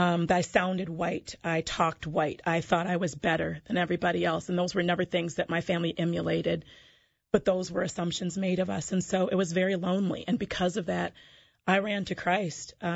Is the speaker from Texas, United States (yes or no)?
no; Saint Paul, Minnesota, United States; Well, I'm born and raised here in the Twin Cities, and that is significant in many ways. Growing up in St. Paul, I grew up in a liturgical background that had very, very few persons of color in it